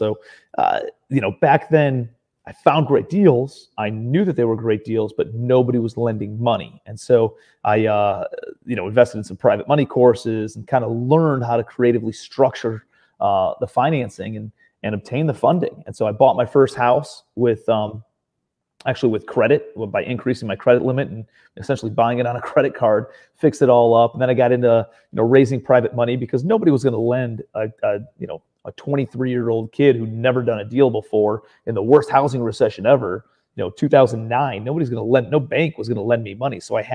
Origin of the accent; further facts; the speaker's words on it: Cleveland, Ohio, United States; now in New York City, United States; I'm from Ohio originally, Cleveland, Ohio, but I moved out to New York City and got my real estate license